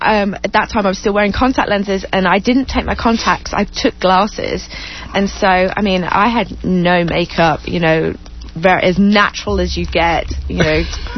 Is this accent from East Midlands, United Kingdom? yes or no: yes; Boston, East Midlands, United Kingdom; my hometown in England, which is called Boston in England, it's a very small rural place.